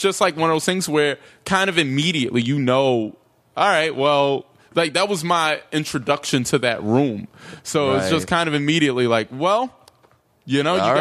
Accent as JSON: {"language": "English", "region": "North Carolina", "country": "United States", "tie": "born or raised there", "said": "I grew up in North Carolina."}